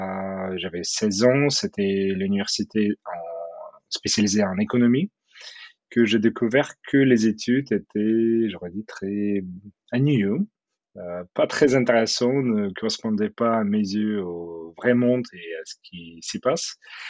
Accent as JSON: {"language": "French", "town": "Odesa", "region": "Odesa Oblast", "country": "Ukraine", "also_born_or_lived": "Kyiv / Moscow / Seattle", "second_language": "French", "moved": "yes", "said": "je viens de l'Ukraine, d'Odessa, mais entre-temps, déjà en Ukraine, j'ai vécu à Odessa, à Kiev, après j'ai vécu en Russie, à Moscou, j'ai vécu un peu aux US, à Seattle."}